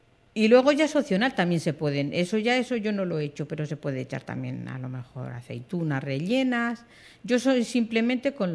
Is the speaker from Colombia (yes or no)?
no; Castile, Spain; porque en Castilla somos muy castellanos